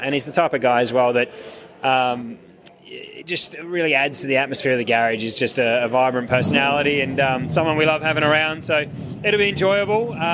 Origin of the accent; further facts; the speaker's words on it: Adelaide, South Australia, Australia; Yeah, I'm originally from Adelaide, so I'm very fortunate to have two events back home.